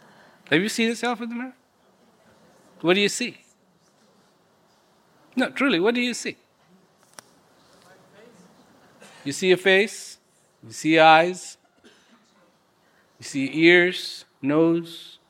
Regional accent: India; born there; I was born in India.

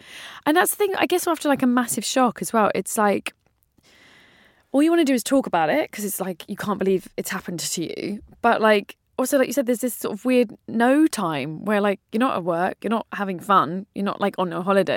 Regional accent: London, United Kingdom; And I really felt like, as a Londoner, when I would see the New Yorkers talking about it, I was like, oh, it's never happened.

